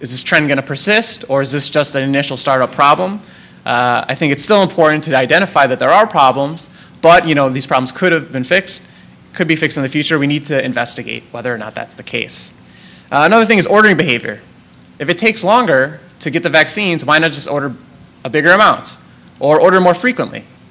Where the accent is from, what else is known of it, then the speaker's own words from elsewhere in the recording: San Diego, California, United States; Again, I'm from San Diego. Last month, we had a measles outbreak.